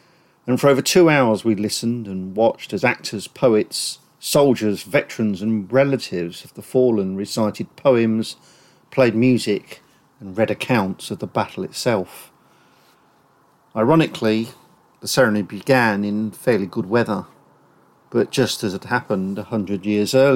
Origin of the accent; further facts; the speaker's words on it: Northampton, East Midlands, United Kingdom; Northampton, my hometown